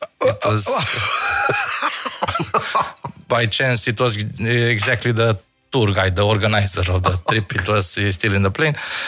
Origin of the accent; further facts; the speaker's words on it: Madagascar; English is a second language; Because exactly, we are from Madagascar, so they have to let us.